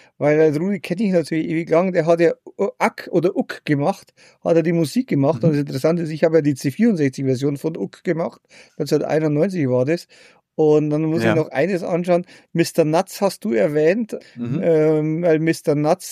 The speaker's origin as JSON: {"language": "German", "region": "Bavaria", "country": "Germany", "said": "Genau, und dann bin ich aus dem Bayerischen Wald mit dem Zug nach Gütersloh."}